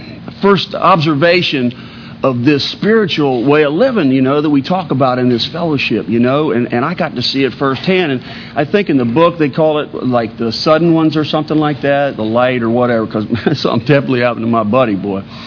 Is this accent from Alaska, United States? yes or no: no; Islamorada, Florida, United States; We grew up in Isle Mirada down in the Keys.